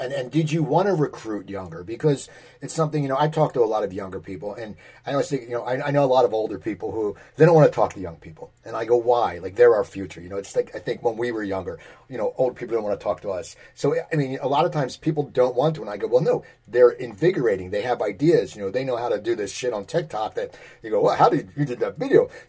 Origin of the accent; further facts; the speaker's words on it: New Jersey, United States; I mean, I'm a huge … fan growing up in New Jersey.